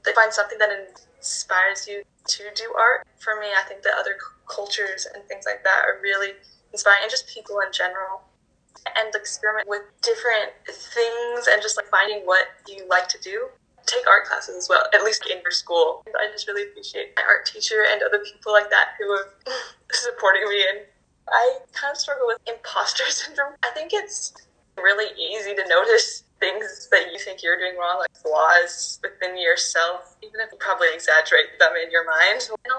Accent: Utah, United States; I'm from Utah.

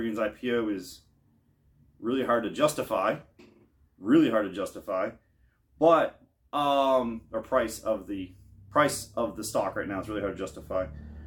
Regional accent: Maine, United States; now in Florida, United States; I'm living in Southwest Florida. I'm originally from Maine. I miss Maine.

